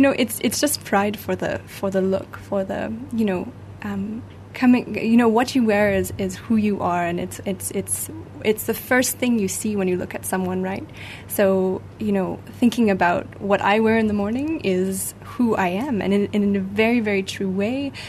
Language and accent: English; Canada; I'm actually Canadian